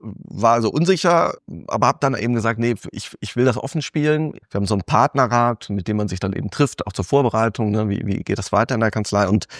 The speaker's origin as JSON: {"language": "German", "town": "Cologne", "region": "North Rhine-Westphalia", "country": "Germany", "lives_now": "Bonn, Germany", "said": "als Kölner nach Aachen gelost wurde im Referendariat"}